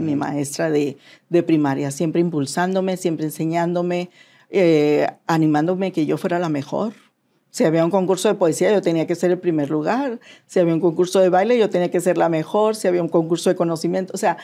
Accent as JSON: {"language": "Spanish", "town": "Matamoros", "region": "Tamaulipas", "country": "Mexico", "said": "Soy de Matamoros, Tamaulipas."}